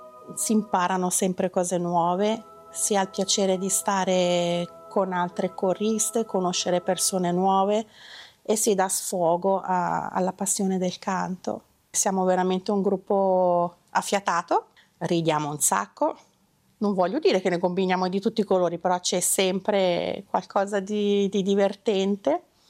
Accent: Faido, Ticino, Switzerland; sono di Faido, di mestiere faccio la segretaria, sono una mamma di 3 ragazzi.

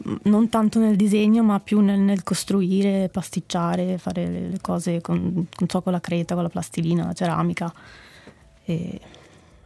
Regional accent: Grisons, Switzerland; accent: Florentine; moved away as an adult; also born or lived in Florence; Io sono mesolcinese, cresciuta, ho fatto le elementari, le medie e poi sono andata a studiare a Firenze ai 18 anni e il mio accento si è evoluto

